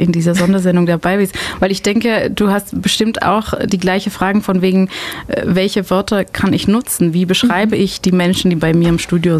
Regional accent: Belgium; German is a second language; Also ich komme aus Belgien, muss ich immer dazu sagen, für Leute, die das nicht wissen. Und manchmal habe ich mit der deutschen Sprache zu kämpfen.

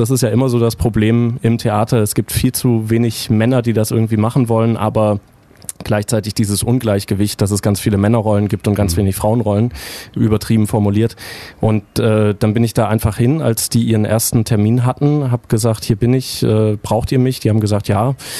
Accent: Neu-Ulm, Bavaria, Germany; ich bin wirklich in Neu-Ulm aufgewachsen, habe da am Lessing-Gymnasium Abi gemacht

